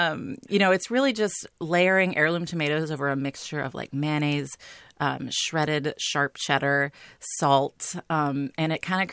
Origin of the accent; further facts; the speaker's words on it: Tennessee, United States; And, you know, disclosure, I'm from Tennessee. That's where I grew up.